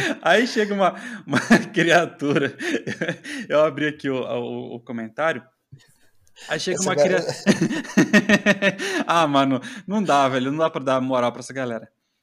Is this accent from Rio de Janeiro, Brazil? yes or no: no; Santa Catarina, Brazil; eu sou do extremo sul do Brasil, sou de Santa Catarina.